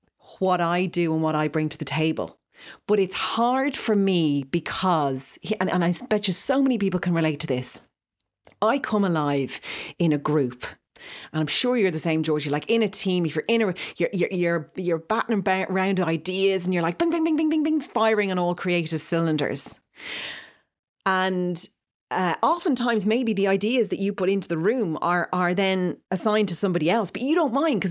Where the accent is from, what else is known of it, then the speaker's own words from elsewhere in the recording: Ireland; So as Irish people, we've made it into kind of a laugh and a self-deprecation and actually listen, have a pint.